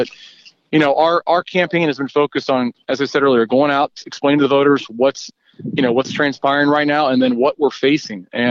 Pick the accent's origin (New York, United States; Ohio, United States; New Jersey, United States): Ohio, United States; Mariemont; my brother and sister and I were all born on the west side and lived a few years there. But I was raised in Marymount, went to the Marymount Public Schools.